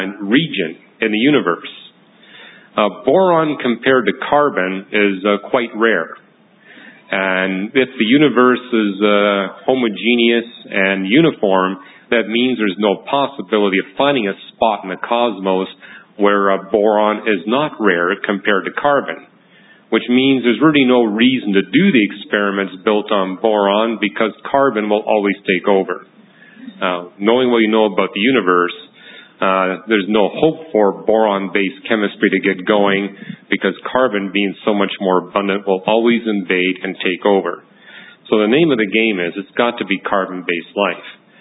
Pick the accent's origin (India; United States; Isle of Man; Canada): Canada; I was raised in Canada, but it's kind of like Japan.